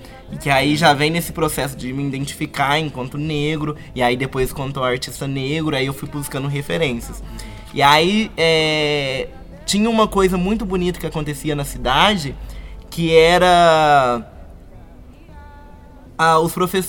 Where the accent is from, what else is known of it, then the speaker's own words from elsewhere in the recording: Igarapava, São Paulo, Brazil; Porque eu acho que é muito importante pra uma cidade. Eu venho de Garapava.